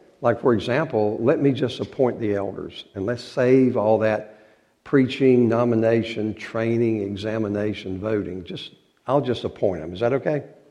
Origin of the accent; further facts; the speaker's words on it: North Carolina, United States; See, I grew up, we come from North Carolina. In the Raleigh-Durham area